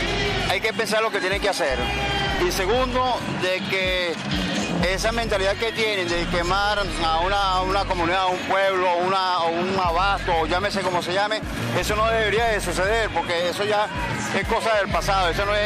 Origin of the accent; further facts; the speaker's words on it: Miranda, Venezuela; Vengo de los Valles del Tuy.